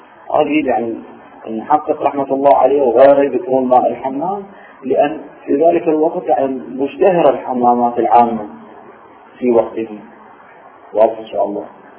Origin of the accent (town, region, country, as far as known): Iraq